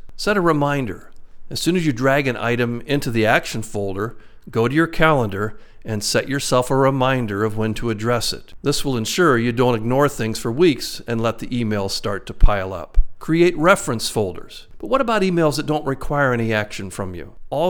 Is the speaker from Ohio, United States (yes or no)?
yes; Newark, Ohio, United States; moved away as an adult; now in Madison, United States; I had just moved to Madison, Wisconsin from my hometown of Newark, Ohio.